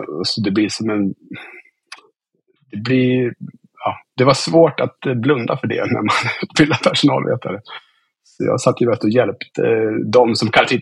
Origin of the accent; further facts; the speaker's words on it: Östersund, Jämtland County, Sweden; Men för mig, så jag är som uppväxt i Östersund. Och har varit väldigt mycket i Åre.